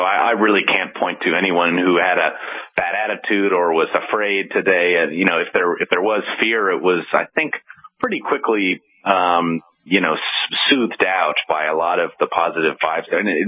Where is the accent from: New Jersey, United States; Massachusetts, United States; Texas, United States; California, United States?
Massachusetts, United States; Boston; And just as a Bostonian, a very, very worthwhile experience.